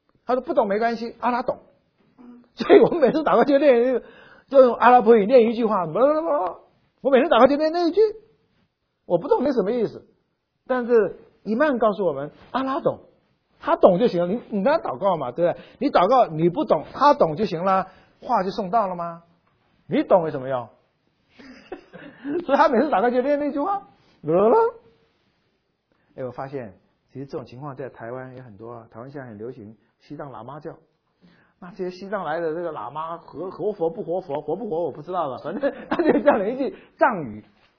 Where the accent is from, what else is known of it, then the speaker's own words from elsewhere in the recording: China; 我们中国人叫阿红，就是相当于